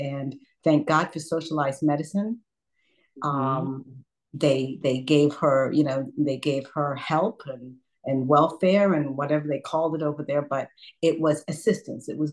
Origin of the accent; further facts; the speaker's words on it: Birmingham, West Midlands, United Kingdom; also born or lived in Bristol; I grew up in Bristol, England. Born in Bristol and raised in Birmingham, to be exact. And I have Jamaican parents.